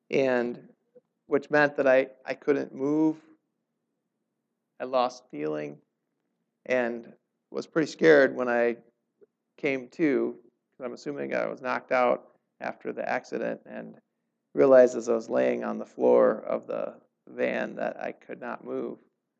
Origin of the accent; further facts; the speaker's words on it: Minnesota, United States; But I grew up in Minnesota. Seems like a long ways away, right? And really cold.